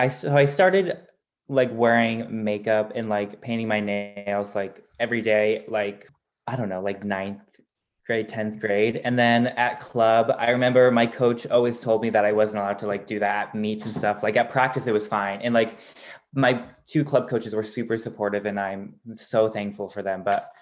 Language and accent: English; Rhode Island, United States; I grew up in, so I'm from Rhode Island, which is like the middle of nowhere. And I grew up in like a pretty rural area